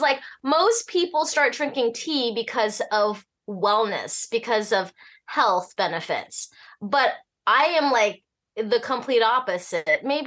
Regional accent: Alaska, United States; also born or lived in Hong Kong; What the irony is that I'm born in Hong Kong. Uh-huh. But I grew up in Alaska, which Alaska is a very large coffee consuming state.

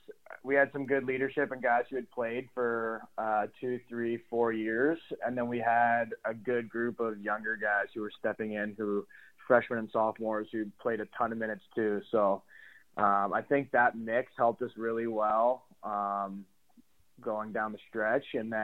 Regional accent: Canada; I'm a Canadian boy

